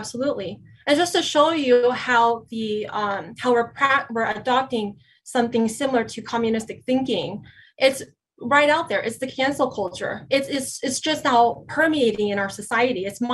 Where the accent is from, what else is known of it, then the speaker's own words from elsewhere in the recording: Arkansas, United States; when I was a little girl growing up in Arkansas, actually, I'm a proud American-born citizen here.